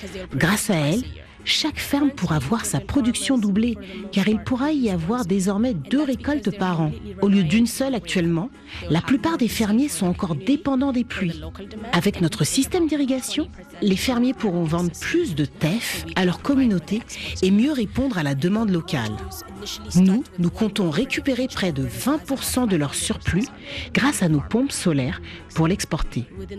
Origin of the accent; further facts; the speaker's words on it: Addis Ababa, Ethiopia; quand on a grandi à Addis Abeba, dans une grande ville